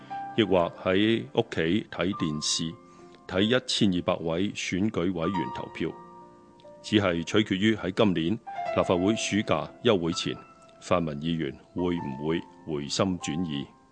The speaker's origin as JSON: {"language": "Cantonese", "country": "Hong Kong", "said": "回归之后，我们港人治港、高度自治、民主参与的程度不断提高"}